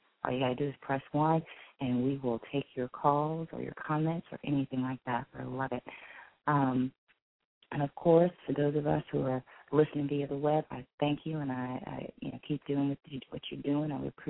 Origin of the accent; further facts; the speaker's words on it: Southampton County, Virginia, United States; him and I are from the same hometown, same county. We're from Southampton County, you know, in Virginia, based in Franklin area